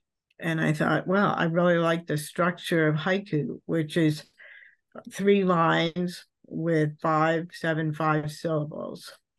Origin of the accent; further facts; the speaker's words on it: New Hampshire, United States; Well, yes. Just as a little backstory, I grew up in New Hampshire to nominally Protestant parents.